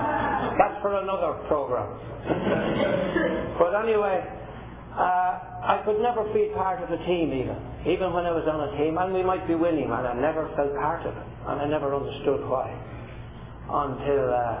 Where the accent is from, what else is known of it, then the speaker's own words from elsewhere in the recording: Ireland; born there; I was born in Ireland quite a few years ago.